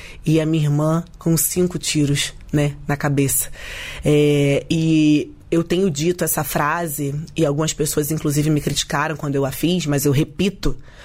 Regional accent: Rio de Janeiro, Brazil; Eu, como carioca que sou, vou tentar explicar um pouco

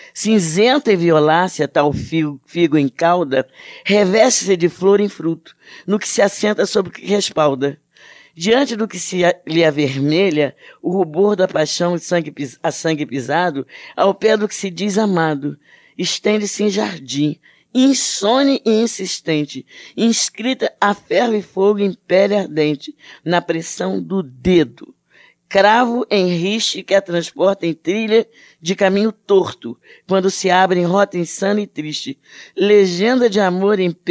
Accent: Brazil; Mas eu sou brasileiro, então uma coisa do meu projeto literário é eu querer sempre ser e mais uma poeta brasileira.

